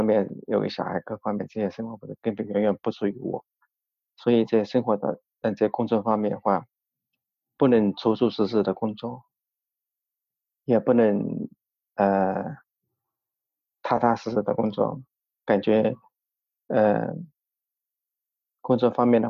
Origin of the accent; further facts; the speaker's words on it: Guangdong, China; also born or lived in Zhejiang; now in Canada; 我是来自中国来自中国广东。生活的，然后是出生在中国的浙江，然后我来加拿大已经快四年多了，应该已经差不多四年半了吧，仅仅四年半了。